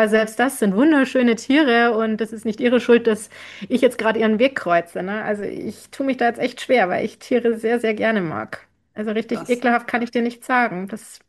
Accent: Landshut, Bavaria, Germany; ich komme ja ursprünglich aus Landshut, aus der wunderschönen Stadt in der Nähe von München. Wir sind näher am Münchner Flughafen dran als die Münchner, also um das mal geografisch einzuordnen.

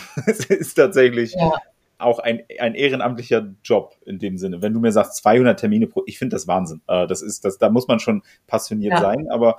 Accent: Berlin, Germany; Das wusste ich selbst als Berliner, gebürtiger Berliner, wusste ich nicht, aber so lernt man dann auch noch was über die Heimatstadt.

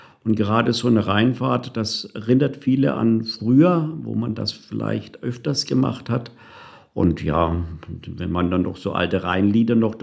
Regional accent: Bayreuth, Bavaria, Germany; born there; moved away as an adult; bin Jahrgang 1961, also ich gehe jetzt stramm auf die Rente zu. Und ja, geboren bin ich im Frankenland. Frankenland ist das schönste Land in Bayreuth. Bayreuth, wo die Wagner-Festspiele immer stattfinden. Und mich hat es vor, oh Gott, ich glaube, es waren 40 Jahre jetzt, ins Rheinland verschlagen.

